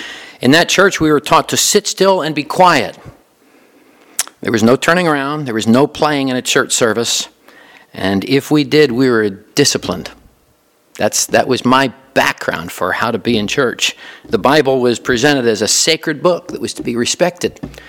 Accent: Pennsylvania, United States; I grew up in Pennsylvania and lived in the same house all the way through high school.

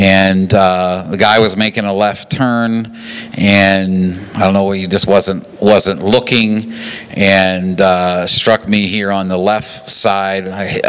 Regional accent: Papua New Guinea; Growing up in New Guinea and working in churches there

